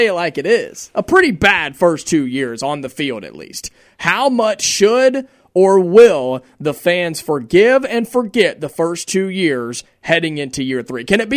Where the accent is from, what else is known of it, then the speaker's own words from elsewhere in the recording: Ohio, United States; I grew up in Ohio. They're not built like they are down here.